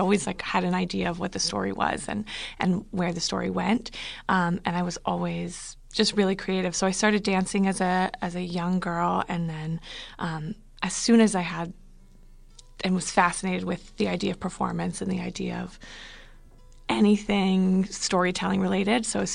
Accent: New Hampshire, United States; also born or lived in Arizona; now in Pittsburgh, United States; I grew up in New Hampshire, then I moved out to Arizona for a while, which is where part of this play is set, and then I just came to Pittsburgh in the last couple years

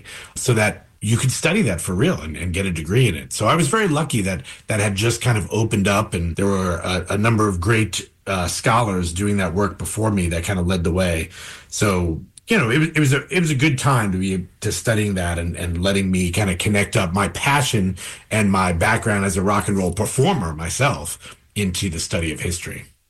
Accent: New York, United States; I didn't know those as names growing up in New York.

